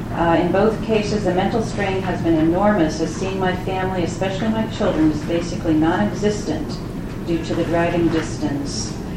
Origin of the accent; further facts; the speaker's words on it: Blue Hill, Maine, United States; from Blue Hill, Maine